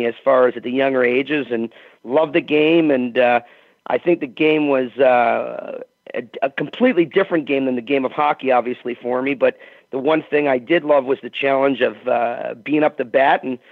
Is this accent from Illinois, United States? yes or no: yes; Chicago, Illinois, United States; And growing up in Chicago and watching the Keith Magnusons and the Bobby Halls and the Stan Mikitas and the Tony Espositos, they were very, very big years throughout Chicago back then